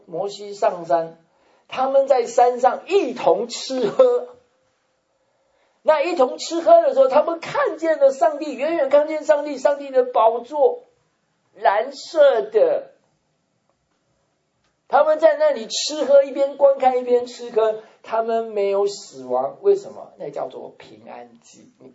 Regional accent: Taiwan; moved away; 我记得我刚从台湾来的时候

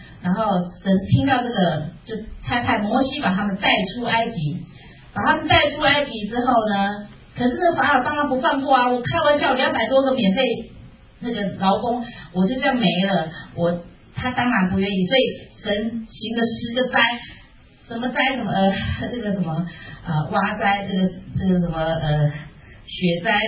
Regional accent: China; 有的时候我们中国人那个过年哈，涂那个什么，放那个什么门帘，很像是那个道理哈

